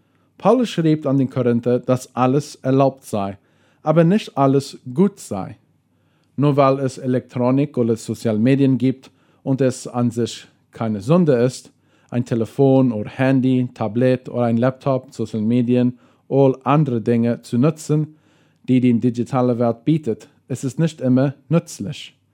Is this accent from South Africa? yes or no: yes; South Africa; now in Paraguay; ich komme aus Südafrika, aber wohne in Philadelphia, Fernheim.